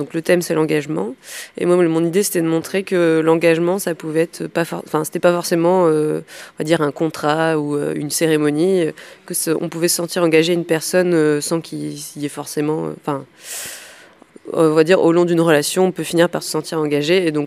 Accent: Brest, Brittany, France; Je suis en dernière année et je viens de Brest.

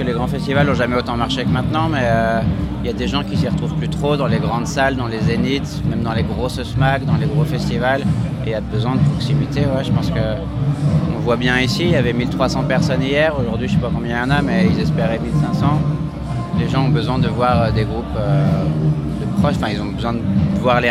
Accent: Dijon, Bourgogne-Franche-Comté, France; On est venu avec pas mal de Dijonnais, parce qu'on vient de Dijon.

